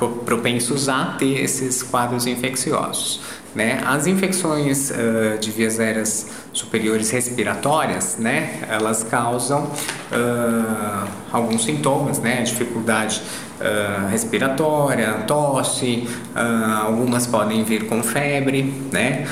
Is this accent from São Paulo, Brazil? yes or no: yes; São Paulo, Brazil; now in Guaporé, Brazil; estou no sul há mais de um ano, né? Vivo com a minha família em Guaporé. E nós viemos de São Paulo, né? Eu tenho 44 anos, vivi a minha vida inteira em São Paulo.